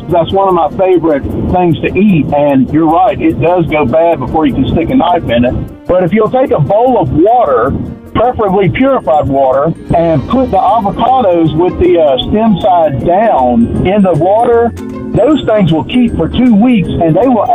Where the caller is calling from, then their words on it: Macon, Georgia, United States; I'm calling from Macon, Georgia.